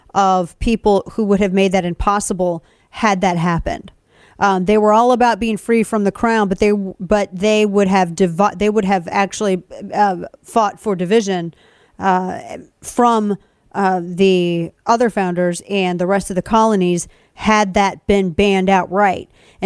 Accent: Missouri, United States; And I come from Southern Missouri, where my family pretends to be Italian in their level of drama

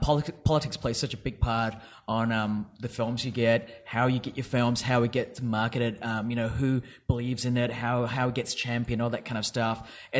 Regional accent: Perth, Western Australia, Australia; I grew up in Perth.

